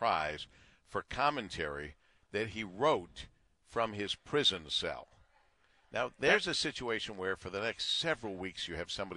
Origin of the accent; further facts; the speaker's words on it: Monroe, Michigan, United States; Growing up in Monroe, I always thought Traverse City would be a great place to live.